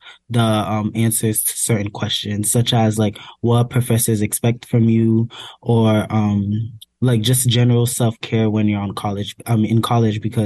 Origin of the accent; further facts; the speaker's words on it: Haiti; I'm from Haiti.